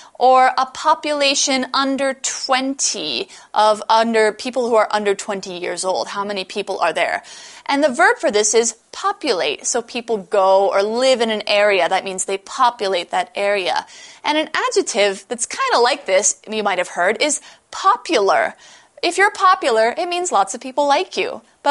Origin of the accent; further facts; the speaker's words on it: United States; my ethnic group is several different ethnic groups、mm-hmm. because I'm American. It's from Denmark, England, and Scotland. So Danish, English, Scottish